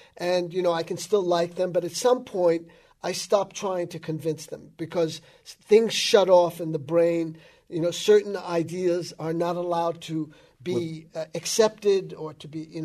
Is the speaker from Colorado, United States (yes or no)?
yes; Colorado, United States; Tell me about it. I'm from Colorado.